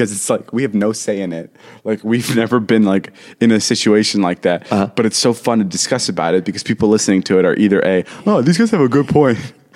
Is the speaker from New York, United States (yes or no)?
no; Vernon Hills, Illinois, United States; I'm enough talking about my hometown.